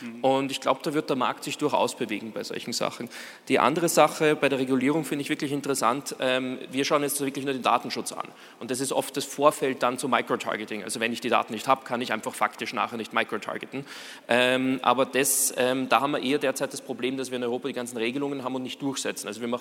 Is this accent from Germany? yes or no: no; Austria; eher meine Zustimmung gebe als Österreicher